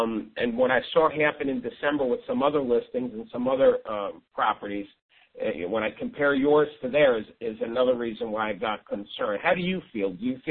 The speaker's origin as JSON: {"language": "English", "region": "New York", "country": "United States", "said": "again, I'm from New York, so my attitude would be a little bit different."}